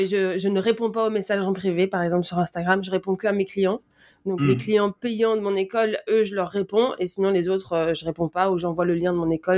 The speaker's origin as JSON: {"language": "French", "region": "Brussels", "country": "Belgium", "tie": "born or raised there", "also_born_or_lived": "Spain", "said": "j'ai grandi à Bruxelles"}